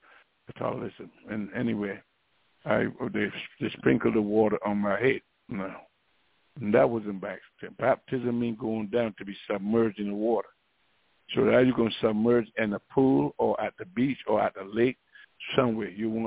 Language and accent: English; Barbados; I remember when I got baptized, because I got sprinkled back in Barbados, my home country.